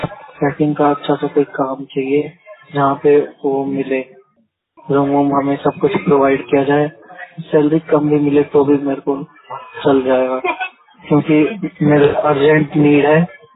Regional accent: Bihar, India; now in Gurugram, India; अभी मैं करेंटली वैसे तो हरियाणा गुरुग्राम से हूँ और वैसे मैं बिहार का रहने वाला हूँ

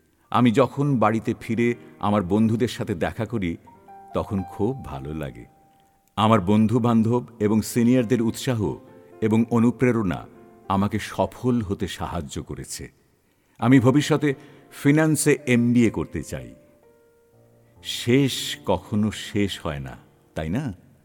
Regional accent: Kanpur, Uttar Pradesh, India; আমার বাড়ি কানপুর।

